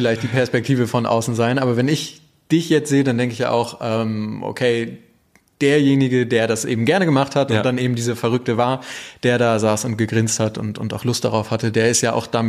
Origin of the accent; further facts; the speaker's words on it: Minden, North Rhine-Westphalia, Germany; Ich komme aus der Gegend um Minden